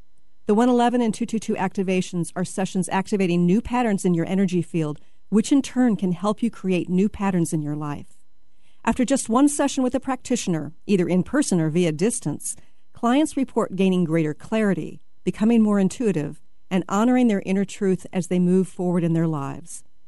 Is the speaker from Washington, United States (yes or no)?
yes; Seattle, Washington, United States; And I'm so excited you're coming to Seattle to share this with my hometown.